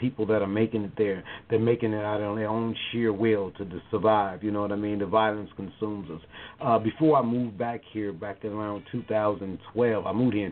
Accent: Chicago, Illinois, United States; Man, I come from Chicago. The community, its street name is known as the Low End, otherwise Bronzeville. I'm particularly from 47th Street in that community.

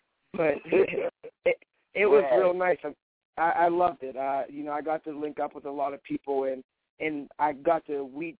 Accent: Pittsburgh, Pennsylvania, United States; Yes, sir. Born and raised.

